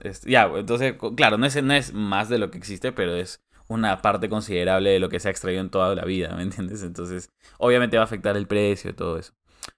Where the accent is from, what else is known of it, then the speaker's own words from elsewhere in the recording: Peru; ¿cómo nos sentiríamos como peruanos si de la nada un día despertamos